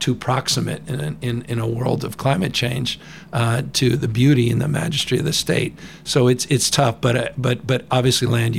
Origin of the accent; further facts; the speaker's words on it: San Francisco, California, United States; I grew up in San Francisco. The flag of San Francisco is the phoenix.